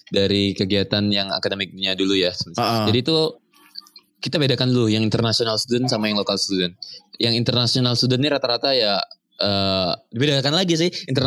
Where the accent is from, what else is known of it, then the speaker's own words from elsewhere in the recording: Indonesia; Kan karena mungkin aku lahir dan dibesarkan di Indonesia